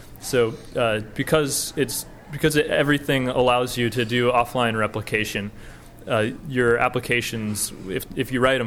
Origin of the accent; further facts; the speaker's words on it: Portland, Oregon, United States; from Portland, Oregon.